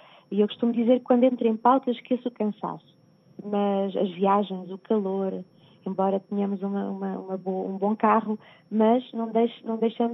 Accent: Caldas da Rainha, Leiria, Portugal; Ela é de Barcelos, eu sou de Caldas da Rainha.

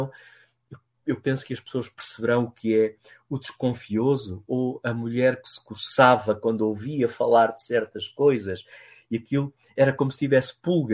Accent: Coimbra, Portugal; eu sempre vivi aqui na zona de Coimbra, onde me encontro agora

